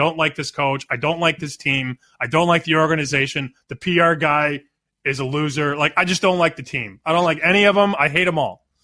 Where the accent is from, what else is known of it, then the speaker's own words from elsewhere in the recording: Chicago, Illinois, United States; I'm from Chicago, as everybody knows